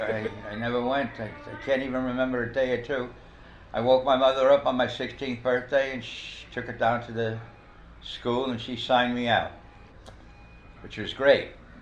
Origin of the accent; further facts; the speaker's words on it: Brooklyn, New York, United States; It made you tough, and that's good. And that's half the reason I'm an actor. Because I'm tougher than anybody else, and it's good. It's good to be tough. And you better be tough in Brooklyn, and so it was great.